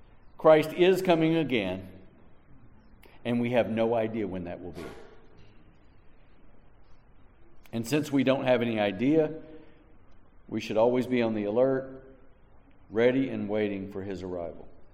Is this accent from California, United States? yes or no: no; New Braunfels, Texas, United States; I tell people, I'm from New Braunfels. Oh yeah, where's that? Well, it's near San Antonio.